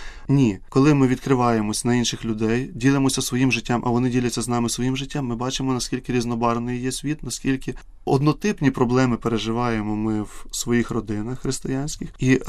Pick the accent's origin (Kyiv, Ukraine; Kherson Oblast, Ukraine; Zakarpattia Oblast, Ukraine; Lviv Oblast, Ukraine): Kyiv, Ukraine; Тому що ми, як кияни, бачимо, як ми завантажені в нашому житті і роботою своєю